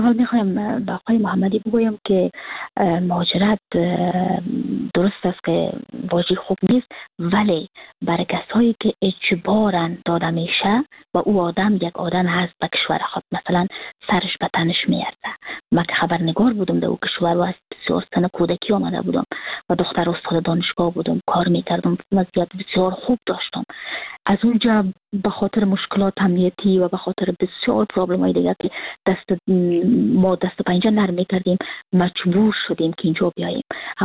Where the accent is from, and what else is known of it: Afghanistan; moved away as an adult; now in Frankfurt, Germany